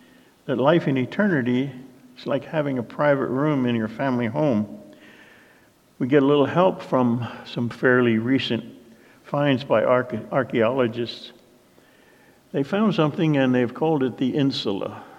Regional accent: New Jersey, United States; also born or lived in Pennsylvania; I remember growing up in New Jersey and Pennsylvania.

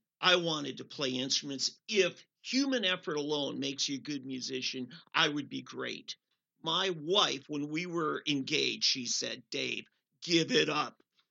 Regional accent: Minneapolis, Minnesota, United States; Which, by the way, I'm from Minneapolis. I used to pastor a church on just south of Lake Street on Minnehaha.

